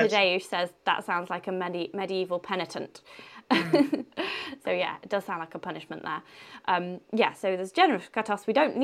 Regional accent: Coventry, West Midlands, United Kingdom; I'm from Coventry

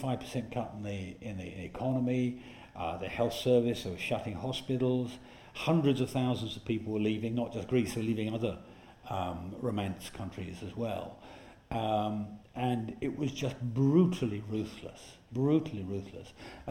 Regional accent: Yorkshire and the Humber, United Kingdom; I speak as a Yorkshireman

